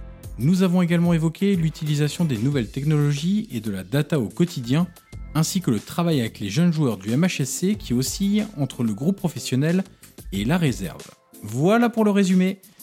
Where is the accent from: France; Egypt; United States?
France; Auxerre, Bourgogne-Franche-Comté; je suis originaire d'Auxerre.